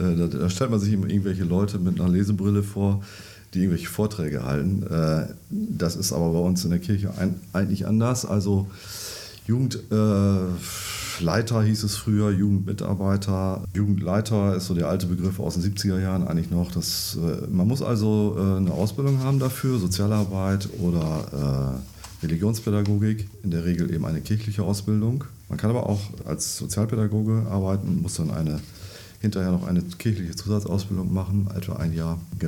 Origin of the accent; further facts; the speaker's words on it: Recke, North Rhine-Westphalia, Germany; Ich komme aus Recke, bin dort Jugendreferent, seit langer Zeit mittlerweile schon